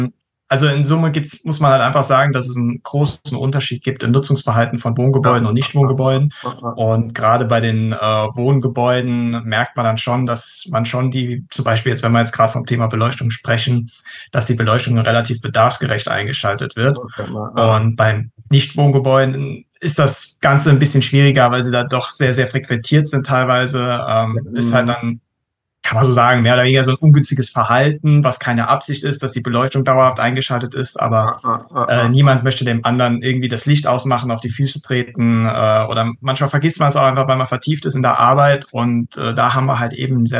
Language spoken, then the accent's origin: German; Saarbrücken, Saarland, Germany; Ich bin 31 Jahre alt, geboren und aufgewachsen in Saarbrücken und habe auch bei uns an der Universität in Saarbrücken nach meiner Ausbildung studiert.